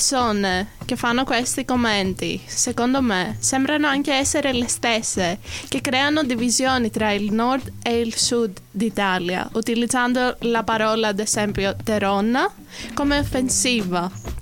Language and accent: Italian; Greece; Italian is a second language; anche noi che veniamo dalla Grecia e dalla Spagna, quando parliamo c'è un accento straniero